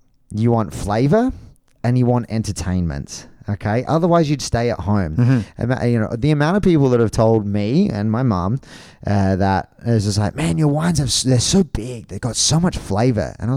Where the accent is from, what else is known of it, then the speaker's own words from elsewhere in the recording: Australia; And I mean to swear, I'm Aussie.